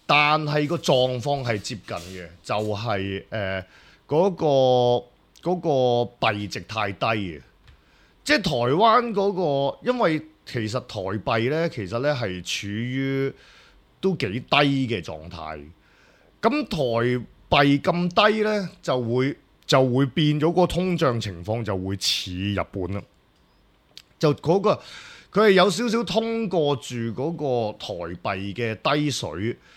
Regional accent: Hong Kong; 我哋又唔會覺得即係我哋作為一個香港人，我哋作為一個香港人

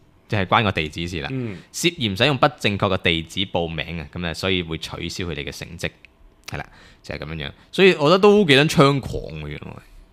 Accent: China; 呢啲喺日本代考試嘅呢啲真係簡直丟曬我哋中國人嘅架。

